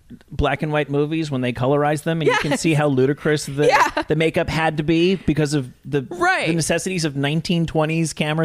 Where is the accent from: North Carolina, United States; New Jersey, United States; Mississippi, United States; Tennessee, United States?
New Jersey, United States; You're from New York. I'm from New Jersey.